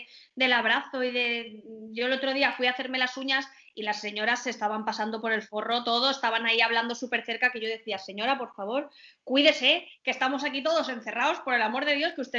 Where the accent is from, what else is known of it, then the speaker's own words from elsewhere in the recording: Valencia, Valencian Community, Spain; now in Barcelona, Spain; yo soy valenciana, tengo a toda mi familia en Valencia, pero todo esto me ha pillado en Barcelona.